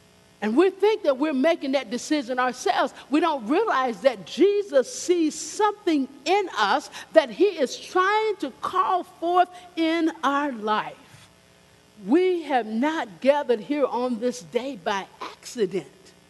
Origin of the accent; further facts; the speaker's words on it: United States; Well, Steve and I, we said we come from Kentucky and Arkansas.